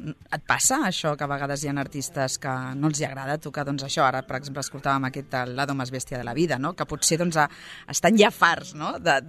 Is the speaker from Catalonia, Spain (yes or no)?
yes; Sabadell, Catalonia, Spain; som així els de Sabadell